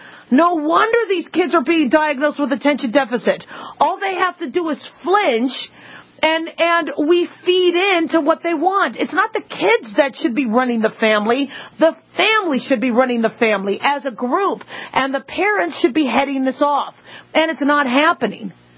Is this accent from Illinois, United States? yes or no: no; Arizona, United States; because, you know, we grew up in Arizona.